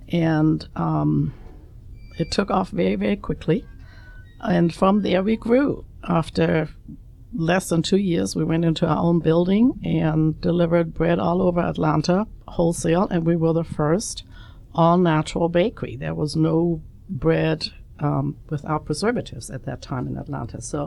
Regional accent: Bavaria, Germany; now in United States; I'm from Bavaria. Our kitchen is very South German.

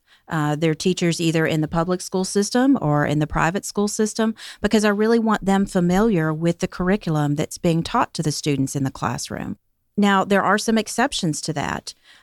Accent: Kentucky, United States; Both of my parents were teachers. I grew up in Kentucky in a rural area

